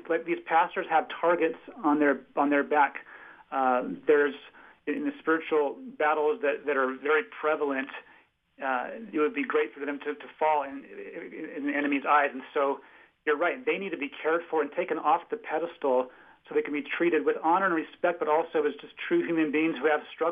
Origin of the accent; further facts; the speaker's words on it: Long Beach, California, United States; I grew up in Southern California, in Long Beach. The salt water is close to my heart.